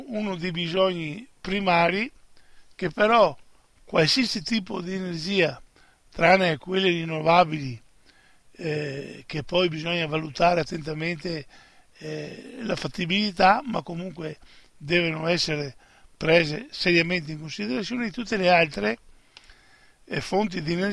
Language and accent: Italian; Veneto, Italy; E poi noi, anche come veneti, non solo come veneti